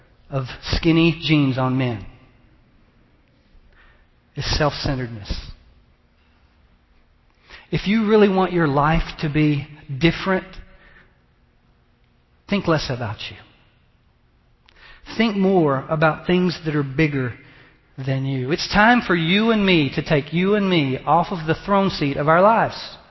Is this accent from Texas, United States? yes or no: yes; Texas, United States; I had a couple of friends as I was growing up in Texas that were in the movie business.